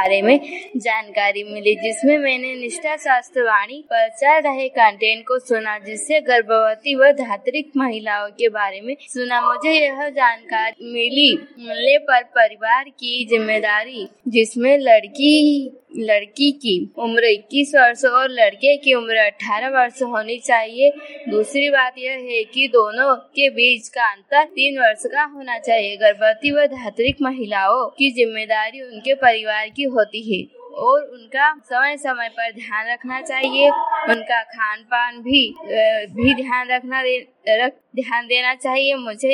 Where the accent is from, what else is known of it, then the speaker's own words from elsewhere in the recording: Nehalwadi, India; मैं ग्राम नेहलवाड़ी से हूँ।